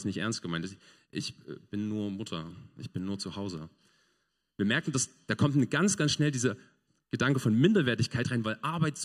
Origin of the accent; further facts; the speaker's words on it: Hartmannsdorf, Germany; Wenn ich zurückkomme nach Hartmannsdorf, wo ich aufgewachsen bin, kennt kein Mensch mich, weil ich bin seit langer Zeit weggezogen